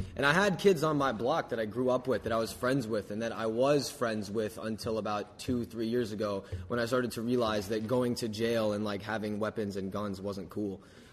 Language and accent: English; New York City, New York, United States; born there; I mean, I was born in New York City, and I will rep that until the day that I die.